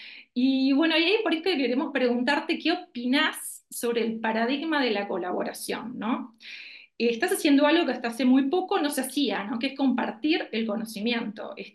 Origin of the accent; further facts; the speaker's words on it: Uruguay; esto lo digo yo como uruguaya, me encanta, es una belleza